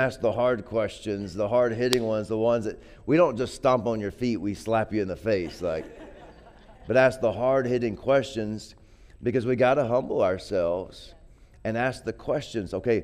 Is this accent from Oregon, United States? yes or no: no; Texas, United States; So I grew up in Texas, and Texas football's king, you know.